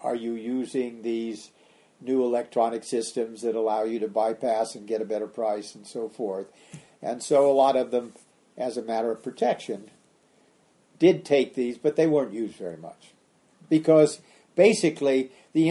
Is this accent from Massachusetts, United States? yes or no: no; Alameda, California, United States; When I grew up in Alameda